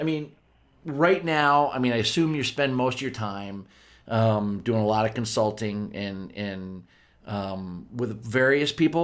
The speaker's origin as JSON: {"language": "English", "region": "Pennsylvania", "country": "United States", "tie": "born or raised there", "said": "So we live in Pittsburgh. Yeah, I grew up in Pennsylvania, and we live in Pittsburgh."}